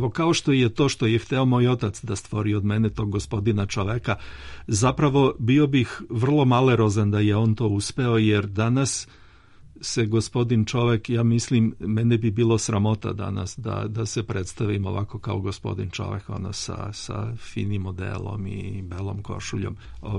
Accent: Belgrade, Serbia; also born or lived in Šabac; Ja sam rođen u Šapcu, tamo sam proveo samo rano detinjstvo, a sa 6 godina doselili smo se u Beograd i od tad živim u Beogradu do pre 4 godine.

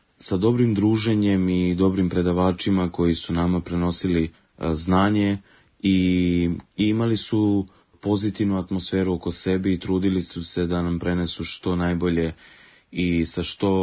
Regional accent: Valjevo, Šumadija and Western Serbia, Serbia; dolazim iz Valjeva.

